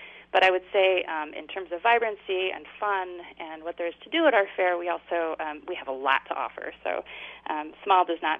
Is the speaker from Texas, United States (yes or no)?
no; Kansas City, Missouri, United States; now in Alaska, United States; we don't have the same kind of agricultural base as, say, where I grew up in Kansas City, where you have lots of big agriculture, lots of farming, a lot of animal husbandry.